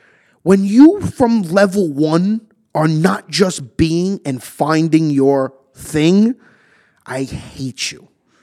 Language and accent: English; Staten Island, New York, United States; Staten Island is a little, we're like East New Jersey.